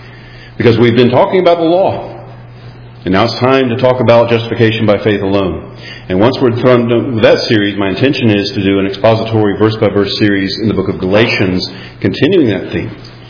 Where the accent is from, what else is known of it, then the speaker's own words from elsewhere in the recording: the South, United States; accent: southern American; with my, of course, American accent, my southern accent